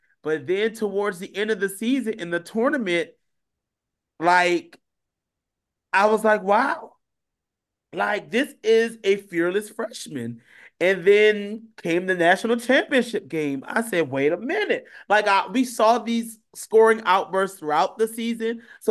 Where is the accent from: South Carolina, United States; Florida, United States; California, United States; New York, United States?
South Carolina, United States; obviously, because I'm from South Carolina